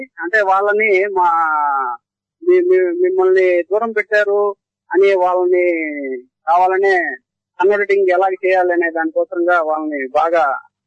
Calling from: Nellore, Andhra Pradesh, India; నమస్తే అండి, నేను నెల్లూరు నుంచి

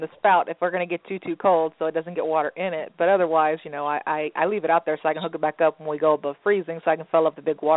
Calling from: Missouri, United States; Oh, well, I live in Middle Missouri area.

